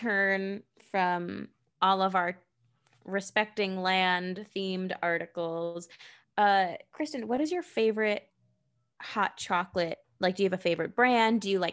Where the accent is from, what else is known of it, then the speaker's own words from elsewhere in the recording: Pennsylvania, United States; I was very spoiled growing up right near Philly